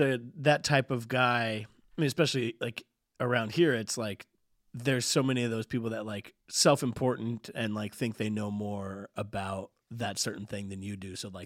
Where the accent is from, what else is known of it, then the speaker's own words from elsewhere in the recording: Bakersfield, California, United States; But like, I'm from Bakersfield.